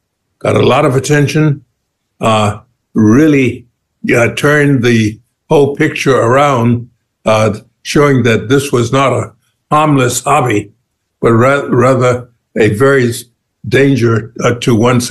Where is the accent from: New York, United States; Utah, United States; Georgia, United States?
Georgia, United States; also born or lived in Atlanta; I grew up in Southwest Georgia, having been born here in Atlanta.